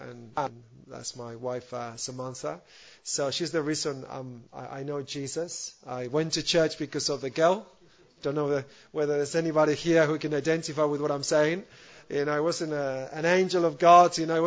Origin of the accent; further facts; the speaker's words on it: Spain; English is a second language; I'm from Spain.